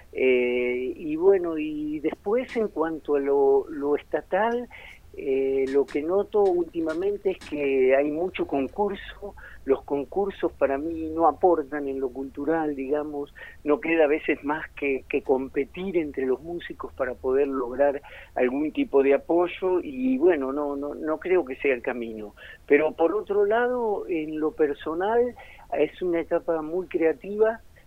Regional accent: El Bolsón, Río Negro, Argentina; 12 integrantes son de Puelo y 3 somos de Bolsón

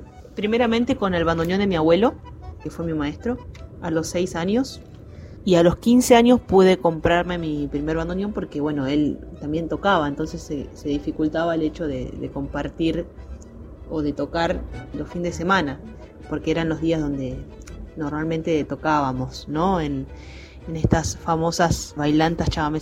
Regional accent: La Matanza, Buenos Aires Province, Argentina; Me crié en La Matanza y toda mi infancia estuvo rodeada de música y sobre todo del folclore litoraleño.

